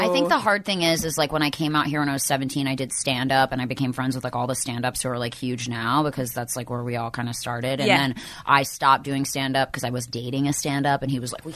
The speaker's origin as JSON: {"language": "English", "region": "Pennsylvania", "country": "United States", "tie": "born or raised there", "said": "Outside Philly."}